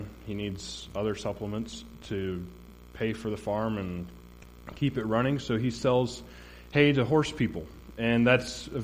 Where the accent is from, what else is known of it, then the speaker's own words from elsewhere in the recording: Watkins Glen, New York, United States; born there; So, I was born in Watkins Glen, New York.